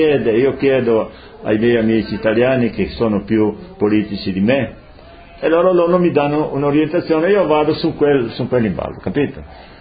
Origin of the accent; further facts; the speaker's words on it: Friuli-Venezia Giulia, Italy; now in Brazil; io non sono brasiliano, sono rimasto italiano. Per me è Friulano.